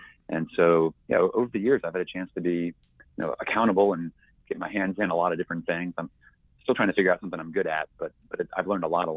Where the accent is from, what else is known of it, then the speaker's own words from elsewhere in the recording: Maryland, United States; that had just started a couple years prior in more or less my hometown in Maryland.